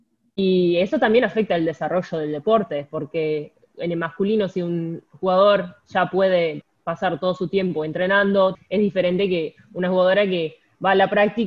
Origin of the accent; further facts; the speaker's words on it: United States; Yo soy de Estados Unidos y estudié la universidad allá.